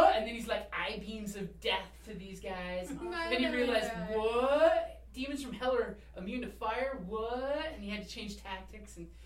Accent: Arizona, United States; So since we're all from Arizona

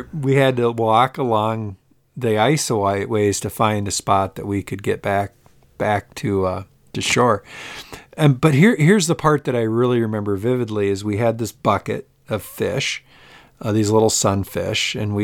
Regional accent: Iowa, United States; also born or lived in Minnesota; And so I was born, they moved to Iowa, and I was born in Minnesota, but they moved to Iowa when I was young.

